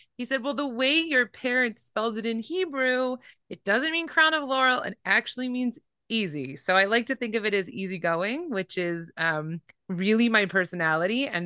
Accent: Northeast, United States; as you know, I'm Jewish. That's a very big part of my background, but I was born and raised in the Northeast.

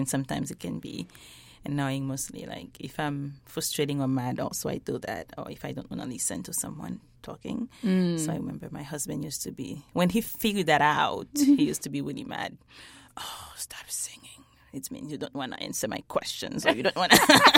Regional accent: Haiti; in a children's home where I grew up in Haiti

